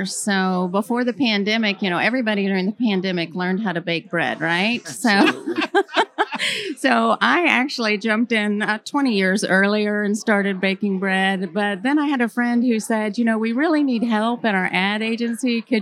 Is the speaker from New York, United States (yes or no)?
no; Lillian, Alabama, United States; I grew up in Lillian, Alabama, bordered by Florida by Perdido Bay, where I would ride my horse and swim.